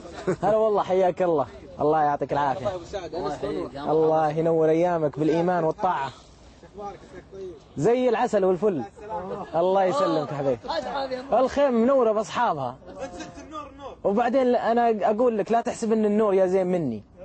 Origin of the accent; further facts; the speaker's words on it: Riyadh, Riyadh Province, Saudi Arabia; أنا من الرياض من السعودية